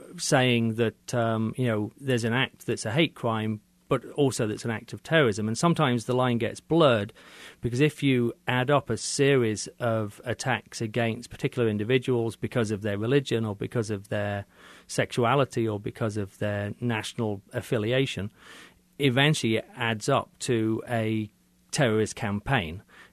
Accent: England, United Kingdom; I grew up in England during a period when there was a struggle going on in between the Unionists in the north of Ireland and the Republicans

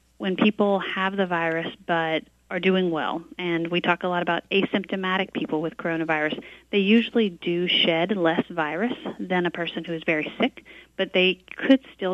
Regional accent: Mamou, Louisiana, United States; whether it's me going to Lafayette or Alexandria or my hometown of Mamou

